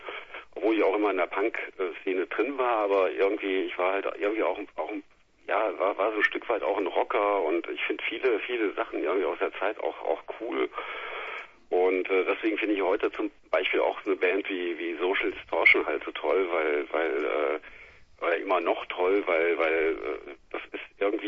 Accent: Frankfurt, Hesse, Germany; Ja, das ist ein bisschen schwieriger so, eigentlich aus Frankfurt, aber inzwischen sind wir irgendwie so überall zerstreut

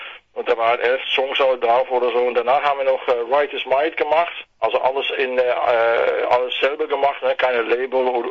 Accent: Netherlands; German is a second language; Also ja, wir kommen aus der Nähe von Deutschland, und meine Generation ist ja schon groß geworden mit deutsche Fernsehen und so

